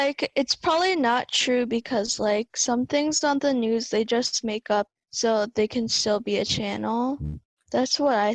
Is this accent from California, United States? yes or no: no; Hudson, New York, United States; I am a student of MC Smith, and I am also from Hudson.